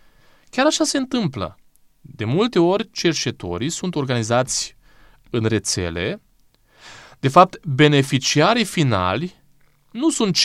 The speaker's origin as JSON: {"language": "Romanian", "country": "Romania", "said": "ca român, ca unul care trăiește în această țară, pe care noi ba o blamăm, ba o lăudăm"}